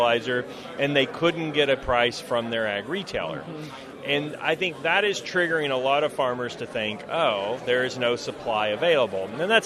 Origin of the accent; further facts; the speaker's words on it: Glen Rose, Texas, United States; Yeah, so I'm from Texas. I grew up in a small rural Texas town called Glen Rose. My dad was an ag teacher there